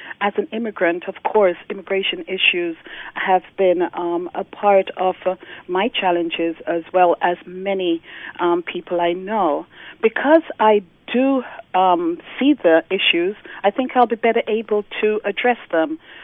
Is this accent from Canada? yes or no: no; England, United Kingdom; also born or lived in Jamaica; now in United States; I was born in Jamaica, grew up in England, and now I am a citizen of the United States.